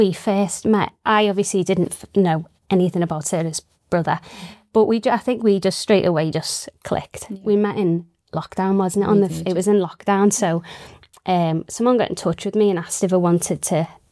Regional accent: Wirral, North West England, United Kingdom; We can get you an MRI in Alderhay in 2 weeks, or, so we're from the Wirral, we can get you in Arrow Park tomorrow.

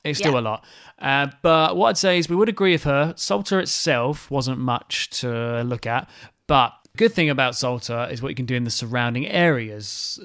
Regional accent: United Kingdom; I'm very British where we'd like complain under our breath but we wouldn't say anything.

